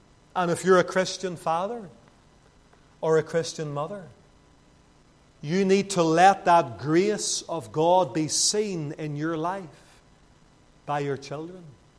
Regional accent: Lisburn, Northern Ireland, United Kingdom; my hometown of Lisburn.

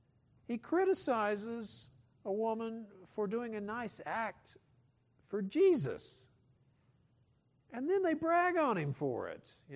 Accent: Oklahoma, United States; To this day, my home state of Oklahoma, the largest funeral in the state of Oklahoma, in the history of the state of Oklahoma

